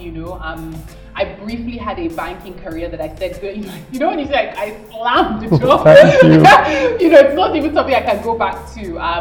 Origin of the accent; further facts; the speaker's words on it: Nigeria; I'm Nigerian